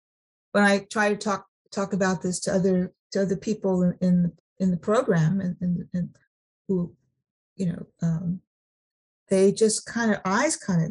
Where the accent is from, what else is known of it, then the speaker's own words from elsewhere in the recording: Sacramento, California, United States; English is not my first language. Spanish is not my first language. I have no idea what my first language is. I grew up in Sacramento, not on a reservation.